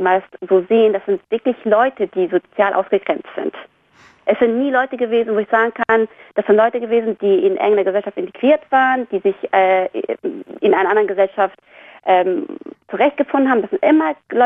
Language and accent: German; Afghanistan; German is a second language; in meinem meinem Heimatland, ich komme aus Afghanistan